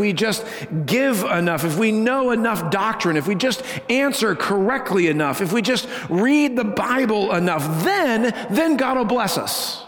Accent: Denver, Colorado, United States; Now, I grew up in Denver, Colorado. I grew up in a city.

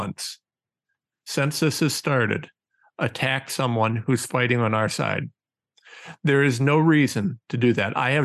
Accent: Ohio, United States; I'm a nobody from Ohio.

